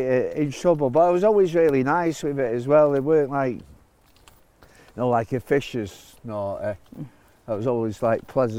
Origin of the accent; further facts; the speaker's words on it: Salford, North West England, United Kingdom; obviously, growing up in Salford, it was like